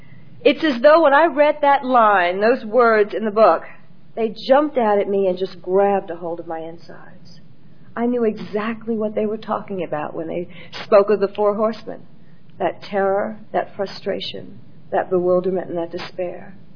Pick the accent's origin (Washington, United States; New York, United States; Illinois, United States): New York, United States; New York City; I was a poor little black kid growing up in the South Bronx, and that was it.